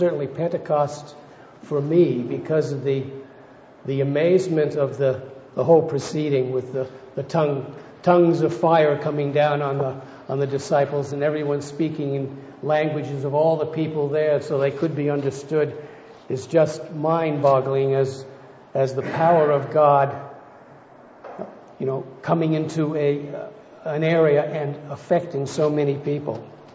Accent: United States; now in Australia; I am in residence, but in citizenship, I'm still a citizen of the U.S. I've been in Australia for about 40-odd years. So I'm actually have been more in Australia than I was in the U.S.

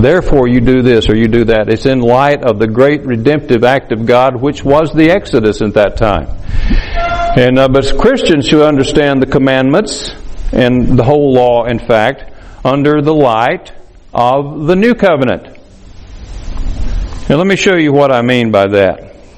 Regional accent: Alabama, United States; moved away; You know, like I said, I came from Alabama, not Egypt. I didn't go to the promised land. I went to Texas.

